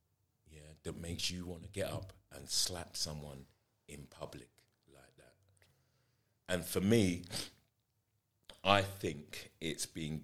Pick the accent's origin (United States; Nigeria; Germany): Nigeria; and I'm Nigerian, so you know there have been a few slaps